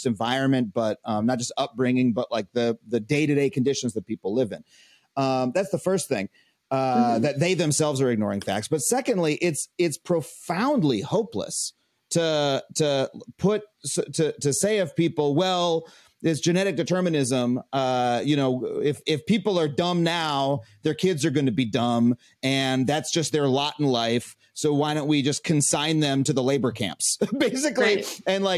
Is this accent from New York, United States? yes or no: yes; New York, United States; I grew up on Long Island in an affluent suburb.